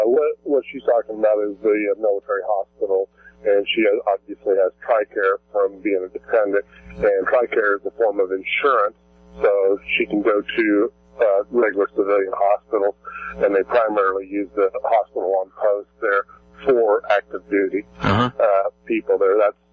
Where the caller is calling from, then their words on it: Waynesville, Missouri, United States; from Waynesville, Missouri.